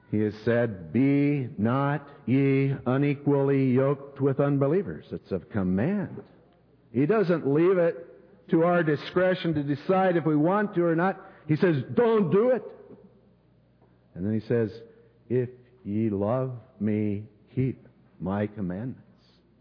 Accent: Walla Walla, Washington, United States; I was born and raised in Walla Walla

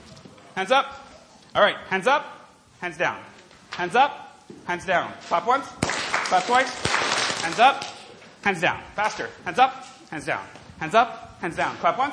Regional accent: New Jersey, United States; I'm from New Jersey. And I know a lot of New Jersey people are here

